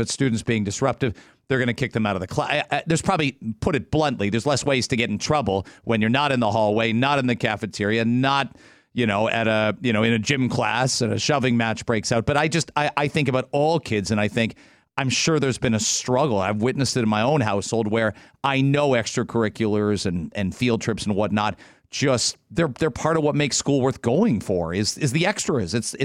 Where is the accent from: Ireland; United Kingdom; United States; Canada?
United Kingdom; England; And I grew up outside of London.